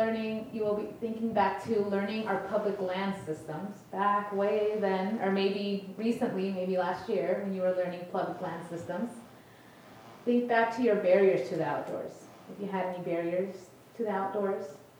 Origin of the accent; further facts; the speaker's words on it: Wenatchee, Washington, United States; But I am from Wenatchee. I've always looked up to the mountains and wondered what was up there.